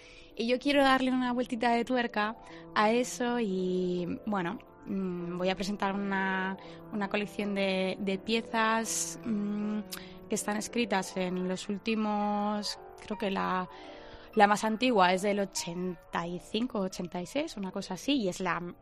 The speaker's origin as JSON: {"language": "Spanish", "region": "Balearic Islands", "country": "Spain", "also_born_or_lived": "Germany", "said": "soy mallorquina, aunque llevo muchísimos años, bueno, he estado muchos años viviendo en Alemania y ahora pues entre Mallorca y Alemania."}